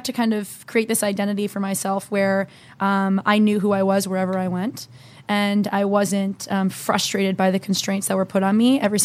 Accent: New Jersey, United States; So I grew up in New Jersey. Moved 3 times growing up

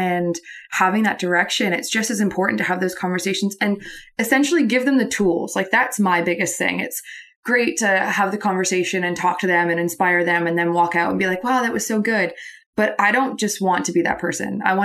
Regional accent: Calgary, Alberta, Canada; now in Australia; I'm from Calgary, Alberta.

